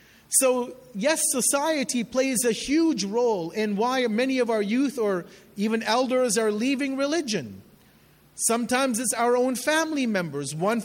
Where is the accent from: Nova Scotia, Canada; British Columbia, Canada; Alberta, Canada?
Alberta, Canada; Edmonton; people that I grew up with in Edmonton